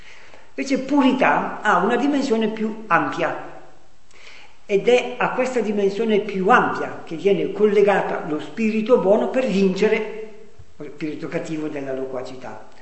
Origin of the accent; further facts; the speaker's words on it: Lombardy, Italy; accent: Comasco dialect; Nel mio dialetto, un dialetto comasco